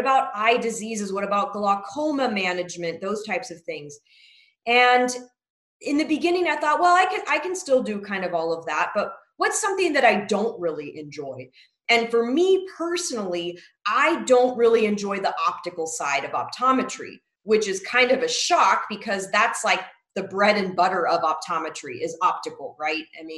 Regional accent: Lake Havasu City, Arizona, United States; I was going to go back to my hometown, which was in Lake Havasu, Arizona. And it's a rural area, about 50,000 people, 100,000 in the winter time with all the winter visitors.

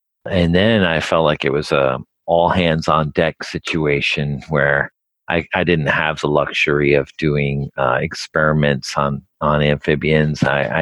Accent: New Jersey, United States; I grew up in New Jersey and I didn't really see any nature.

